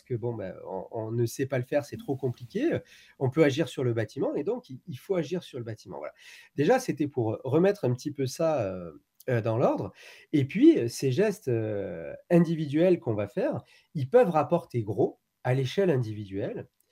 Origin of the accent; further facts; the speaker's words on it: France; en tant que Français, on a des efforts à faire